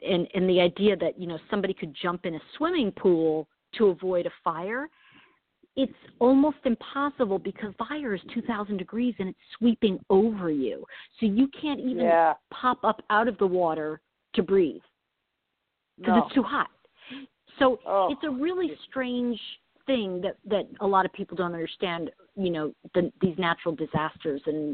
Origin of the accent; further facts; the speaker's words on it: New York, United States; also born or lived in Los Angeles; I'm from New York, but I lived in L.A. for, I want to say, 25 years.